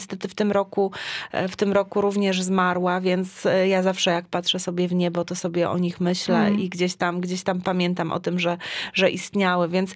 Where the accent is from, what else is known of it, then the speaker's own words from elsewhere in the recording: Gdańsk, Pomeranian Voivodeship, Poland; bo ja jestem z Gdańska